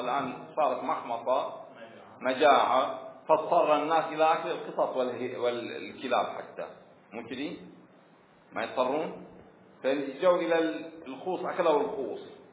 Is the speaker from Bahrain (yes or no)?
yes; Bahrain; عندنا في البحرين يسميه حيج،